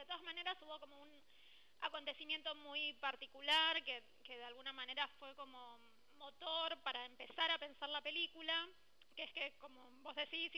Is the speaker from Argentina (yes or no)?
yes; Avellaneda, Buenos Aires Province, Argentina; La película está rodada en mi barrio, yo soy de Avellaneda. Me crié y viví 30 años en el barrio que está construido alrededor de dos cementerios, que es el cementerio municipal y el cementerio israelita.